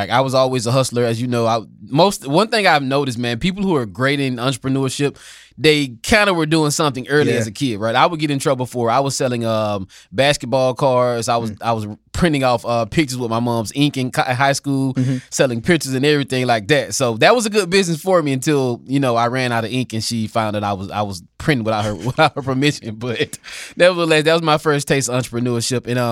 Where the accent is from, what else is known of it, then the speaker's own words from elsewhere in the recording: Georgia, United States; But nevertheless, born and raised in South Georgia, first college grad in my family.